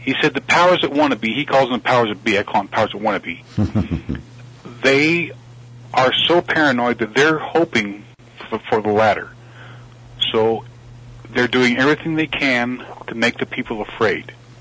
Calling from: Wyoming, United States; from Wyoming.

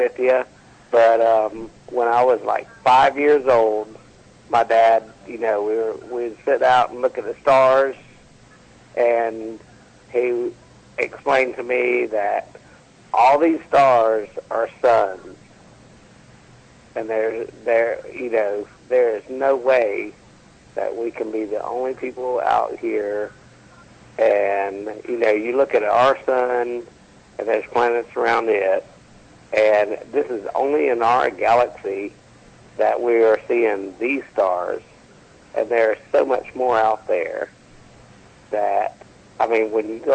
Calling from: Macon, Georgia, United States; from Macon, Georgia.

